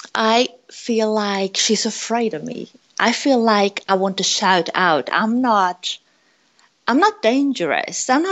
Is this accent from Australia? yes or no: no; Sweden; English is a second language; But I'm Swedish, obviously, but as you can hear from my my voice, I'm not English speaking. My mother tongue is not English.